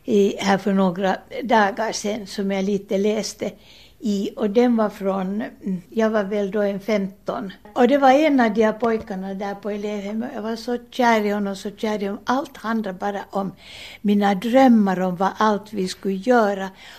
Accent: Uusimaa, Finland; born there; Jag är född på Eira sjukhus 1929 och min pappa var ju då läkare. Det var 2 år sedan när jag blev Mänsälä flicka.

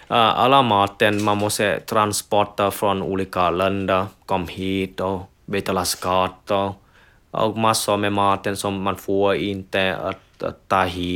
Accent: Vietnam; Swedish is a second language; now in Sweden; Men ibland är jag född i Vietnam. Jag växer upp i Vietnam. Och jag förstår kultur i Vietnam.

